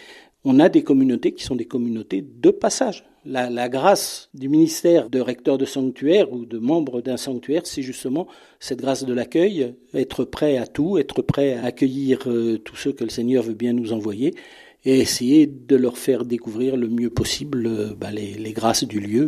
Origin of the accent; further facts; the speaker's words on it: Paris, Île-de-France, France; Je suis parisien d'origine, j'ai vécu 30 ans à Paris.